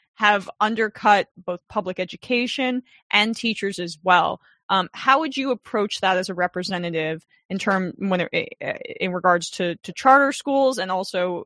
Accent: New Jersey, United States; I'm from Jersey too.

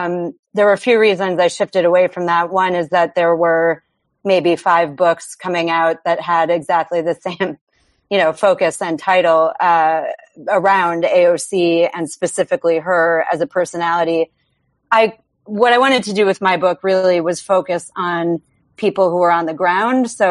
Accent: Buffalo, New York, United States; as somebody who, you know, was born and raised in Buffalo, which is a very different environment than New York City

